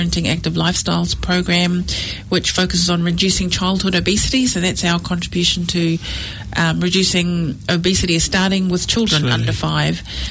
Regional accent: Aitutaki, Cook Islands; born there; my birthplace where I was born in Aomori, Aitutaki in the Cook Islands.

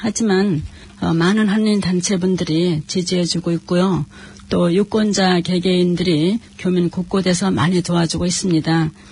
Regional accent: South Korea; now in Auckland, New Zealand

